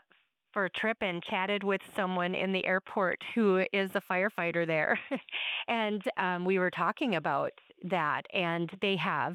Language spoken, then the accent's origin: English; La Crosse, Wisconsin, United States; Yeah, so I grew up in La Crosse and moved back when I accepted the position at UW La Crosse, and we moved to French Island.